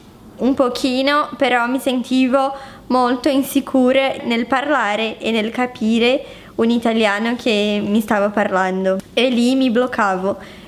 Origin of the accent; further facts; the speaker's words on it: Brazil; Italian is a second language; now in Italy; la moglie di Albi, sono brasiliana, ho 20 anni e abito in Italia da 3 anni.